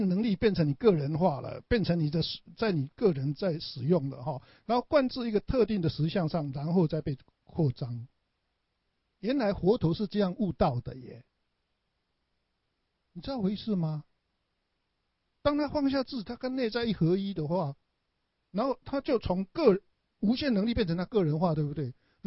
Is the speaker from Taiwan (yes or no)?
yes; Taiwan; 我们台湾人说吃药